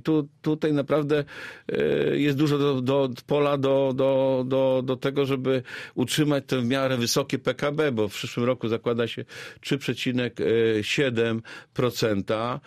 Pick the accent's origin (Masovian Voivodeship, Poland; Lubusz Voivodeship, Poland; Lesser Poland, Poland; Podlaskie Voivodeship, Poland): Lubusz Voivodeship, Poland; Babimost; also born or lived in Zielona Góra; Tutaj spędziłem większość swojego życia. Tu się urodziłem, co prawda wychowałem się w Bajmoście, ale tutaj spędziłem też większość, może powiedzieć, już z 63 lat.